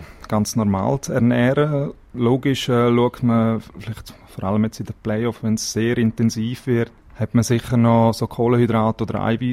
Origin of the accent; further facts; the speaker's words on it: Graubünden, Switzerland; Also bei mir ist es so, ich bin im Engadin aufgewachsen und da gibt es sehr viel Schnee und Eis